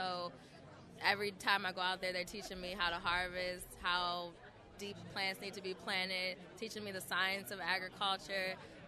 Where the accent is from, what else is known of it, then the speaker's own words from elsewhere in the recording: Baltimore, Maryland, United States; I'm from Baltimore, so that's why I'm invested in bringing forth health and urban farming into Baltimore.